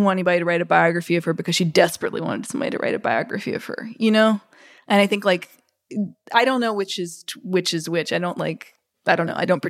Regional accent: Mississippi, United States; I think I have sometimes had a resistance to talking about like growing up in Mississippi

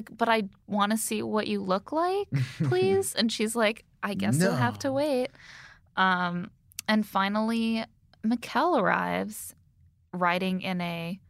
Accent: Indiana, United States; Oh, I'm from Indiana.

